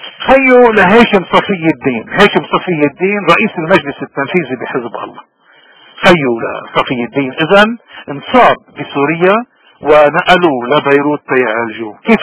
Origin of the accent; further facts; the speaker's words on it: Lebanon; بيجسد كل شيء نحن من آمن فيه كلبنانيين